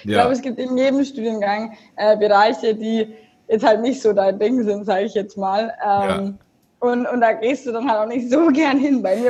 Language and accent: German; Augsburg, Bavaria, Germany